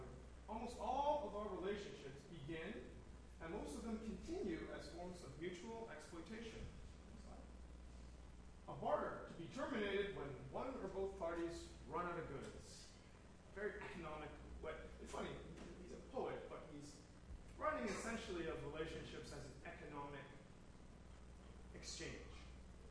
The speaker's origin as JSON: {"language": "English", "town": "Toronto", "region": "Ontario", "country": "Canada", "said": "the fact that I'm Chinese, the fact that I'm from Toronto"}